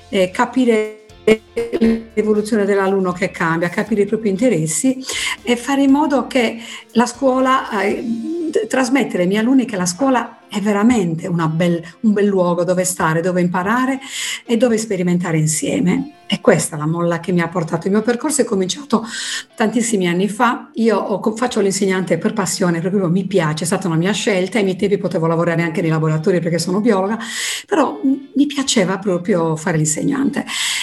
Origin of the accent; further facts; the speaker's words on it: Alghero, Sardinia, Italy; l'abbiamo anche ripetuto nella mia città, io sono di Alghero